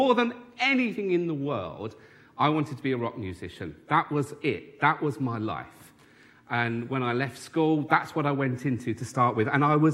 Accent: Tottenham, London, United Kingdom; I'm originally from Tottenham. I'm from North London. You might hear a bit of my accent every now and again.

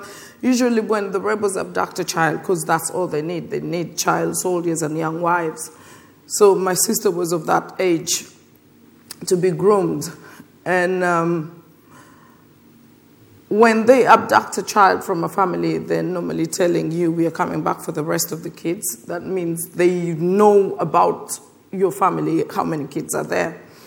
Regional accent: Uganda; now in London, United Kingdom; Yes, I'm from Uganda, but I live in London.

